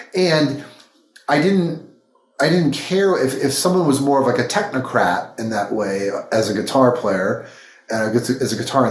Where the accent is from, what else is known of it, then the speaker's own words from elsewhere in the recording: Buffalo, New York, United States; I remember they came to Detroit because I'm from Buffalo